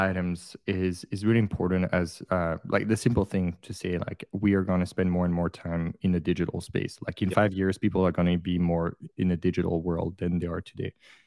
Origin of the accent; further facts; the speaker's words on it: Belgium; I come from Belgium and studied business engineering